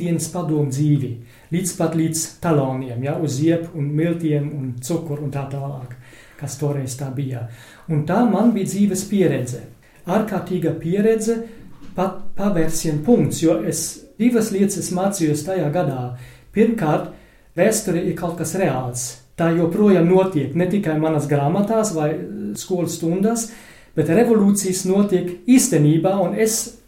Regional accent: North Rhine-Westphalia, Germany; Latvian is a second language; Es esmu tāds 100% vai 1000% vācietis. Es esmu no Vestfālenes un ģimene vienmēr bija vācieši.

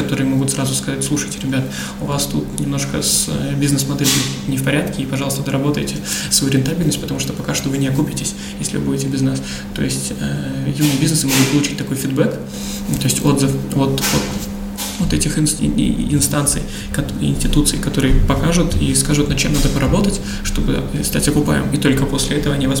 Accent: Latgale, Latvia; now in Riga, Latvia; Начинать с Латгалии, если мы из Латгалии и из Латвии, почему бы да.

